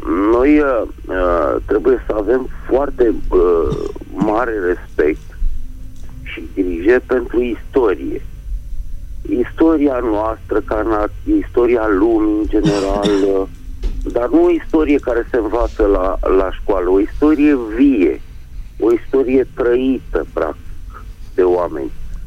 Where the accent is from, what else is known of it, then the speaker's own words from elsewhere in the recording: Bucharest, Romania; din București